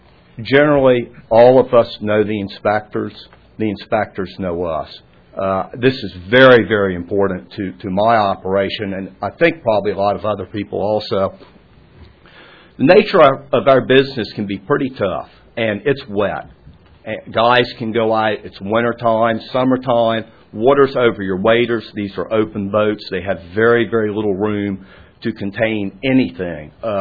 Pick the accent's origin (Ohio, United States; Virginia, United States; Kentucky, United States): Virginia, United States; I'm from the Eastern Shore of Virginia.